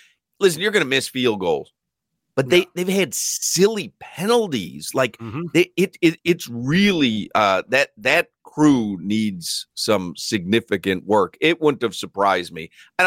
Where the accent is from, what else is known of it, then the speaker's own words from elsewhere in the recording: Chicago, Illinois, United States; Like, a lot of people don't know I'm from Chicago. A lot of people call it Chi-Town.